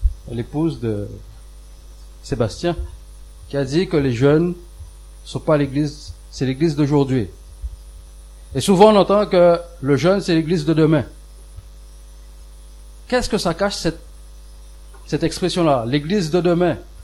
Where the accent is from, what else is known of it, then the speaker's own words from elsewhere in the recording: Guadeloupe; Alors, nous venons de la Guadeloupe.